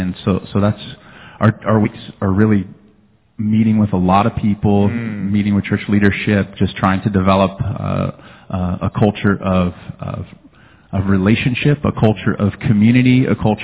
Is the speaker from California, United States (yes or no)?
yes; La Habra, California, United States; also born or lived in Santa Monica, United States / Tennessee, United States; I grew up here in Orange County, North Orange County in La Habra. I was born in Santa Monica.